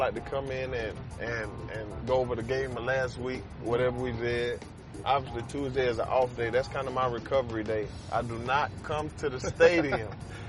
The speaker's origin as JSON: {"language": "English", "region": "Georgia", "country": "United States", "said": "Man, if you really, you know, I'm from South Georgia."}